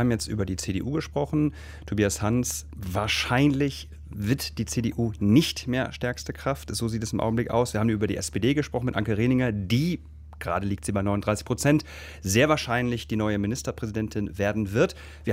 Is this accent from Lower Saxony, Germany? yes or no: yes; Lower Saxony, Germany; Niedersachsen und speziell Ostfriesland, meine Heimat